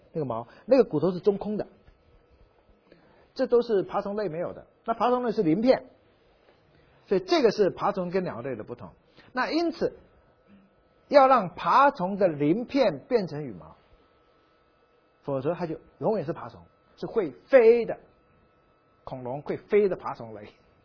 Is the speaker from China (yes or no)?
yes; China; 被我们中国人找到了。